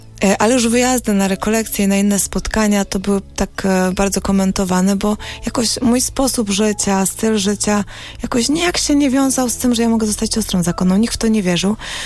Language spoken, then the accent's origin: Polish; Zubrzyca Górna, Lesser Poland, Poland; Ja wychowywałam się w rodzinie wierzącej. Jestem z Zubrzycy Górnej, to jest taka miejscowość pod samą Babią Górą, gdzie generalnie do kościoła się chodzi, wszyscy są praktykujący